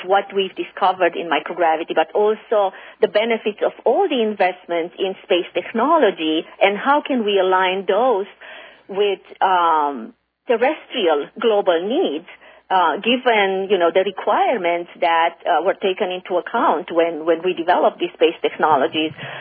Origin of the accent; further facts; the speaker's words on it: Romania; now in United States; as an immigrant to this country, I'm originally from Romania.